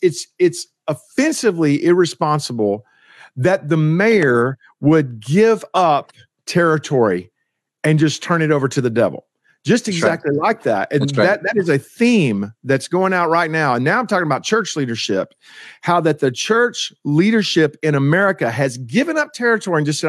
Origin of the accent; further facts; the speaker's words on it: Texas, United States; I'm a Texan. Which means I'm an American on steroids.